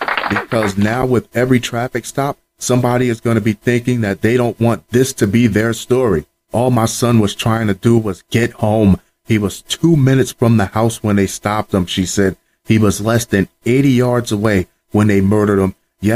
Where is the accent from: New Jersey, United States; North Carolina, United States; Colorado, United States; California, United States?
New Jersey, United States; New Brunswick; Next up, this is actually the first story I've done from my hometown, and it's a doozy. New Jersey woman pushing 30 fakes way into high school for almost a week before officials noticed. Oh, New Brunswick High School, go Zebras.